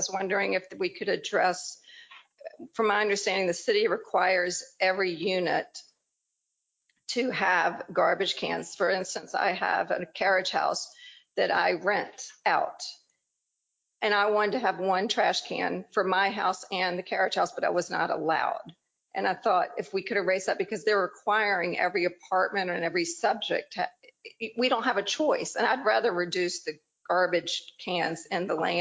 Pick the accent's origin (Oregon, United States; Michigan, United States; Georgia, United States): Georgia, United States; Savannah; I grew up in Savannah